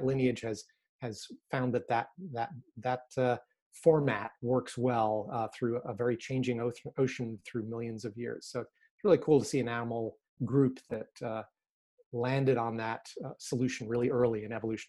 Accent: New York, United States; I grew up in New York and in New York State. Grew up in the suburbs of New York City

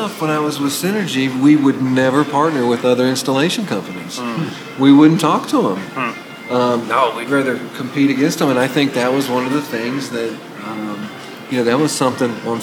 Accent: Nashville, Tennessee, United States; moved away; I'm in Arizona, right? I'm from Nashville. It's where my heart will always be.

